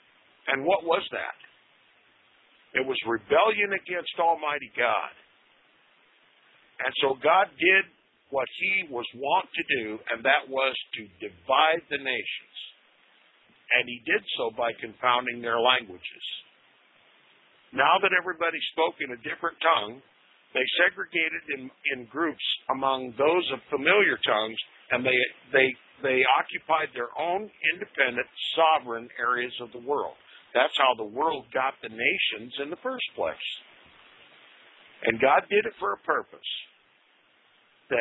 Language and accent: English; United States; Now, I'm an American, and I understand a few things that are bigger than myself